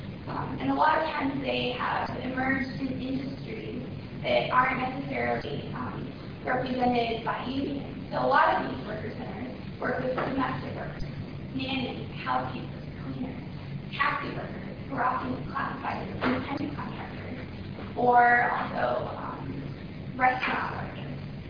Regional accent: Texas, United States; also born or lived in Colombia; I was born in Colombia, I was raised in Texas.

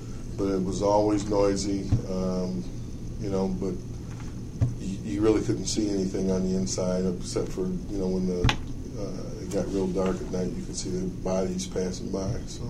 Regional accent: Lansing, Michigan, United States; It was a great growing up in Lansing. I mean, I couldn't imagine growing up anywhere else.

